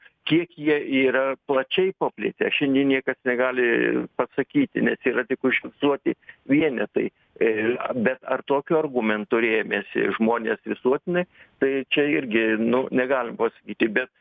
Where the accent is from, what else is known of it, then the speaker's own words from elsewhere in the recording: Užnemunė, Lithuania; Na, aš esu kilęs iš Užnemunės